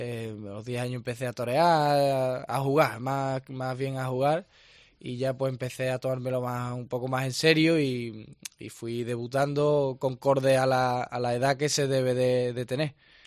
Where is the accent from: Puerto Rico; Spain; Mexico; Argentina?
Spain; Seville, Andalusia; yo soy un chaval, recién cumplido los 19 años, y soy de Sevilla, toda mi familia de Constantina